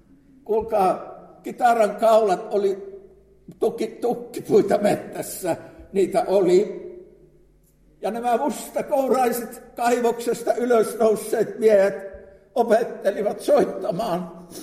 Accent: Outokumpu, North Karelia, Finland; Silloin lapsuudessa Outokummussa paloivat herätyksen tulet.

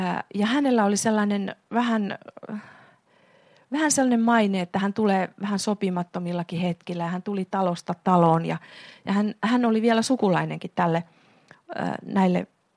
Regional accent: Ruokolahti, South Karelia, Finland; Itse olen kotoisin Ruokolahdelta, sieltä paikkakunnalta, jossa Albert Edelfelt maalasi sen Ruokolahden eukkoja Kirkonmäellä teoksen.

